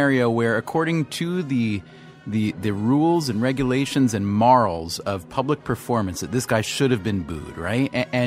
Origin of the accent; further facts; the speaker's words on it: New York, United States; from New York.